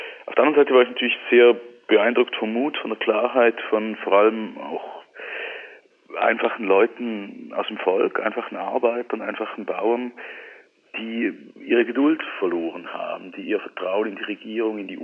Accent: Switzerland; ich bin ein Schweizer

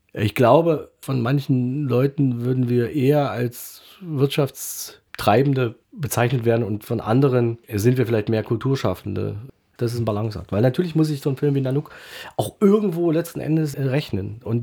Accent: Magdeburg, Saxony-Anhalt, Germany; ich komme aus Magdeburg.

